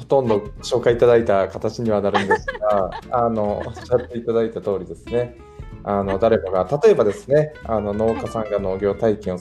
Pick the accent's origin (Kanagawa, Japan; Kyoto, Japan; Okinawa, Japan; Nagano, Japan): Kyoto, Japan; Nantan; 僕自身がですね、京都の南丹市というところの、はい、ごまという駅があるんですけど、その周辺の、はい、出身でして、はい、今ですね、人口が、130人ぐらいの限界集落というか過疎地域出身という形になっていまして